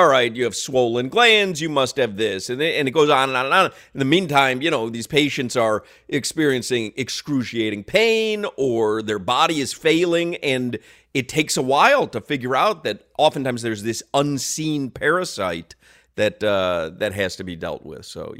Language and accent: English; Chicago, Illinois, United States; Because like growing up in Chicago, there was a place called Michael's.